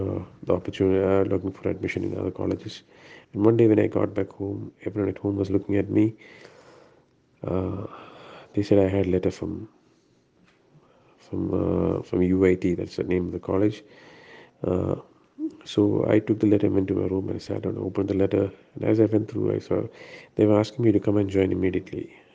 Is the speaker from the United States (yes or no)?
no; Kuwait; moved away; I come from a Christian background, Mathoma background. I was born and brought up in Kuwait. I came to know the Lord after we came down over here during the Gulf War.